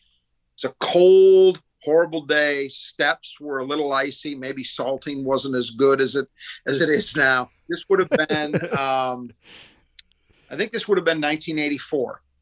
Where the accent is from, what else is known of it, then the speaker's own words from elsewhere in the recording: Lansing, Michigan, United States; because I grew up in the Lansing area